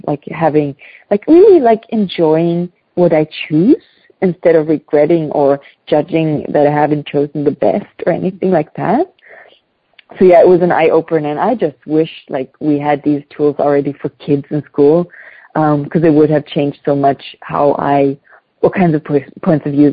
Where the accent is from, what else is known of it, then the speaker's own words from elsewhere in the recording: Germany; And I grew up also in Germany. It's like hard work, energy, and everything.